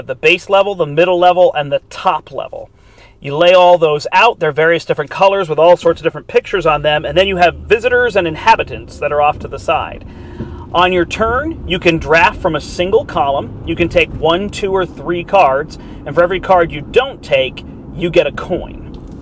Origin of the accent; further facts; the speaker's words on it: United States; No, it's not my native country. It's my heritage. I am from America. But we are Swedish.